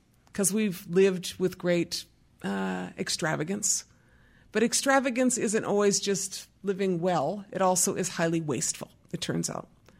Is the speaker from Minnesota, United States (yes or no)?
yes; Minnesota, United States; I'm from White Earth Reservation. Each Indian has a number.